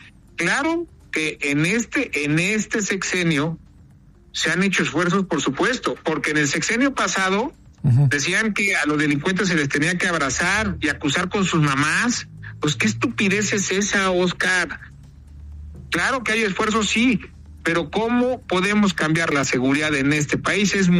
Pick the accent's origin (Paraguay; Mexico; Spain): Mexico; lo hago muy claro como mexicano